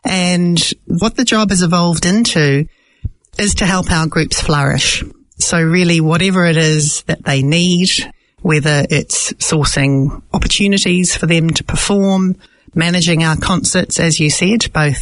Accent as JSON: {"language": "English", "country": "New Zealand", "tie": "born there", "said": "I was born in New Zealand. In fact, Mum was also born in New Zealand. Her parents both came from Dalmatia, from the town of Podgora. They came here separately and they got together here, and the family resulted, obviously."}